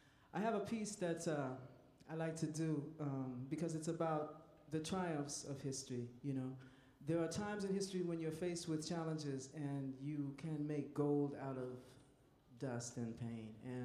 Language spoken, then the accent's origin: English; Seattle, Washington, United States; Seattle is my hometown